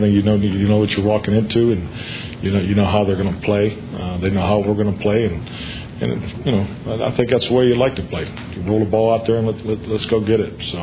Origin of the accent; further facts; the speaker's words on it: Pittsburgh, Pennsylvania, United States; And when I was growing up in Pittsburgh, it was the Steelers and the Browns.